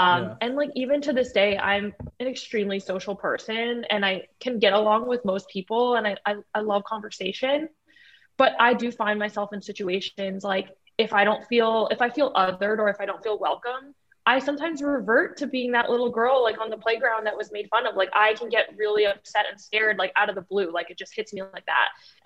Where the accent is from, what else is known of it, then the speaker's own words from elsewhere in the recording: Massachusetts, United States; Yeah, so I grew up in a small town 30 minutes south of Boston. It was 98.5% white, Irish, Italian, Catholic town.